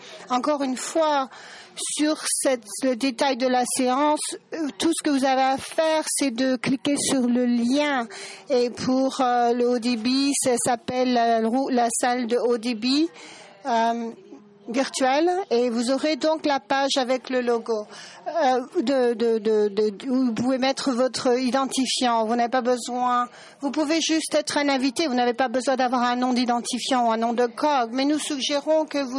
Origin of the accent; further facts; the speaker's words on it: Turkey; moi je ne parle pas l'anglais, je suis pas native de l'anglais. Moi je suis de Turquie. Vous avez donc à me suivre avec mon accent.